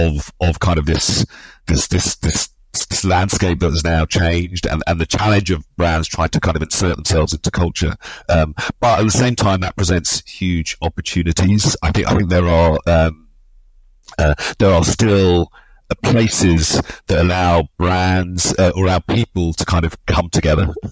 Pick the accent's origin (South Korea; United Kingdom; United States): United Kingdom; London; I grew up obviously in London, the son of Nigerian immigrants.